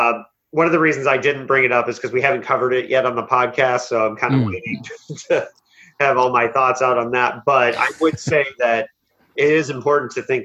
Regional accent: Indiana, United States; I'm from Indiana.

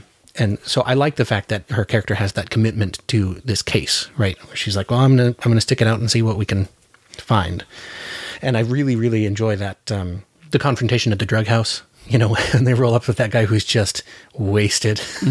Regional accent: Alaska, United States; I know growing up in Alaska, if you're not seeing your breath, you're not really that cold.

